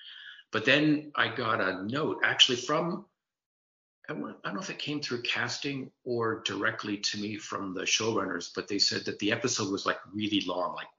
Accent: Canada; now in Hollywood, United States; I came to Hollywood from Canada and, you know, wanted to do comedy

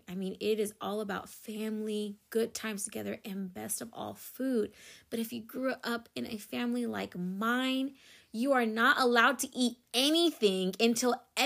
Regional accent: Philippines; And I'm Filipino.

